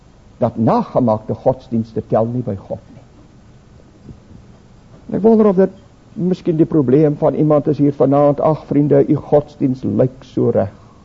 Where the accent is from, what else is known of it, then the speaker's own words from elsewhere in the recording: Namibia; now in South Africa; is nou hier in die pragtige ou Bosveld van Transvaal en die ander dele van Transvaal, maar ek kom uit Suidwes uit